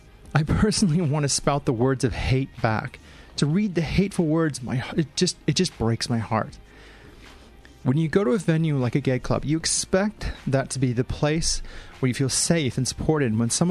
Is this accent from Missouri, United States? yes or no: yes; St. Louis, Missouri, United States; the rainbow flags flying down Market Street in my hometown of St. Louis during the Pride Month of June in America